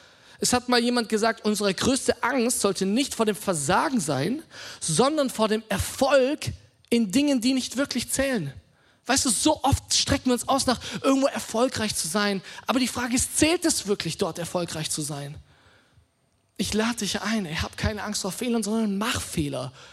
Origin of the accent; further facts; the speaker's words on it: Germany; so viele von uns sind gefangen, so vielleicht auch kulturell, so als Deutsche.